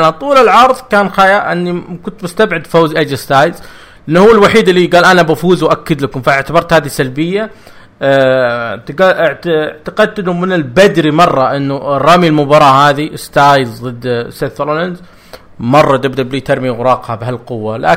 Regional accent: Saudi Arabia; بيحطون مباريات عندنا في السعوديه

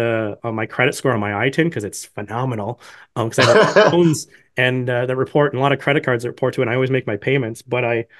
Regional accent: Canada; So as a Canadian investor, typically $115,000, if you have less than

